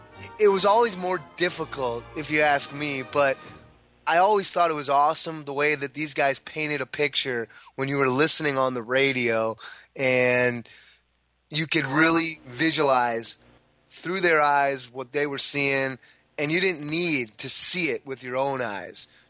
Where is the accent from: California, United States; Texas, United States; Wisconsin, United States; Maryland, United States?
Wisconsin, United States; Milwaukee; They were all over the place, and they were big time when I was growing up in Milwaukee.